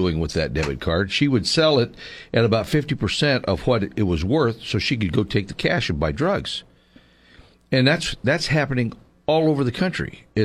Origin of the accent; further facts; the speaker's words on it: Los Angeles, California, United States; Of course, I grew up in the Southern California, in the Los Angeles area. And I do know my way around down there